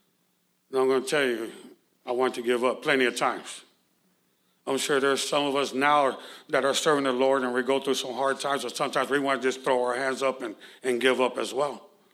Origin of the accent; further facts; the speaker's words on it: Houston, Texas, United States; also born or lived in Los Angeles; I'm from Houston. Born and raised in Houston, and then grew up a lot in California as well, in L.A.